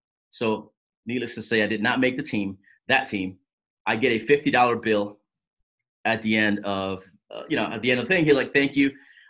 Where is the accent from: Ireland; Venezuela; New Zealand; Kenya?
Venezuela; also born or lived in Paterson, New Jersey; now in United States; I'm an immigrant. I came from Venezuela in 1996. Crazy, because I landed July 4th, 1996 in New York, New Jersey.